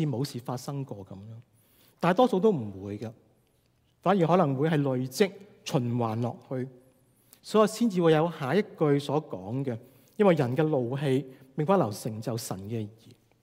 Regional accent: Guangdong, China; 我哋廣東人咧講嬲呢個字嘅時候咧，即係發怒嘅時間咧，我哋用咗一個字咧，我哋講嬲。

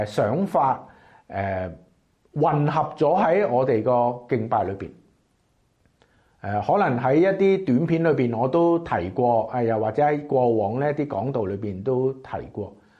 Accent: China; now in Canada; 我哋中國人一啲嘅民間嘅偶像啊，咁樣嘅情況，後來你因為可能嚟咗加拿大啦。

